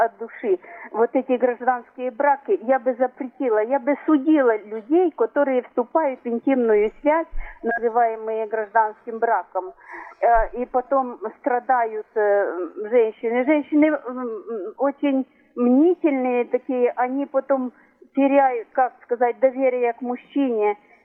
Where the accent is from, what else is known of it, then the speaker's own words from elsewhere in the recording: Odesa, Odesa Oblast, Ukraine; я из Одессы.